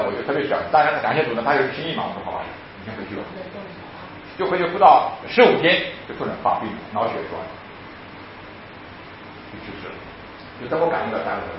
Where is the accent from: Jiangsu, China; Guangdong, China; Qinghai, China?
Guangdong, China; 因为广东毕竟是省城嘛，对不对？我老家县城嘛